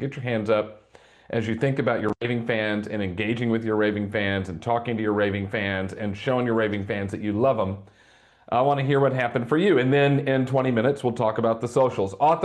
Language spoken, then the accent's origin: English; Indianapolis, Indiana, United States; I opened my mailbox, and then there was a little package, came from Indianapolis, Indiana, my hometown.